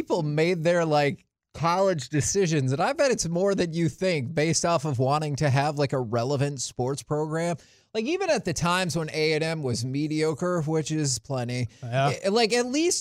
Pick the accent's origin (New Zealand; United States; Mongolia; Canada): United States; Montana; moved away; I came to Texas from Montana in 98, and I never watched any of the college sports.